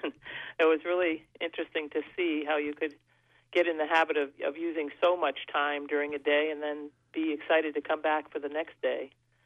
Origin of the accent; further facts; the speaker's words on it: Frankfort, United States; I'm from Frankfort.